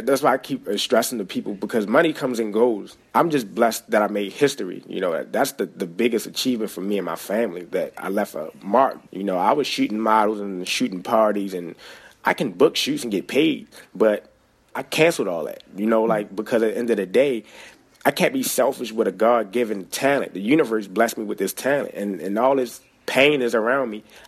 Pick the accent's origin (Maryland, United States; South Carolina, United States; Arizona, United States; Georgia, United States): Maryland, United States; Baltimore; You know, I'm from Baltimore. You know, I travel to New York a lot just to get my name out there even more.